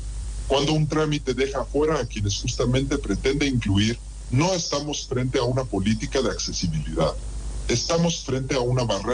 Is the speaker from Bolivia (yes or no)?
no; Dolores, Buenos Aires Province, Argentina; now in Buenos Aires, Argentina; Yo soy un ejemplo. Soy de Dolores. Vivo hace 5 años en Buenos Aires.